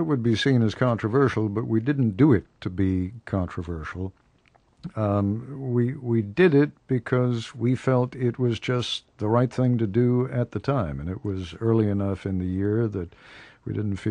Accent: England, United Kingdom; I'm a World War II baby. I grew up in England during World War II.

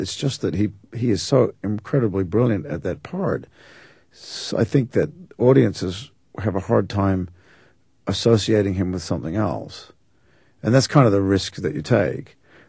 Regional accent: Australia; accent: Australian; moved away; Because when I first came here 20-something years ago, Australians were not in vogue.

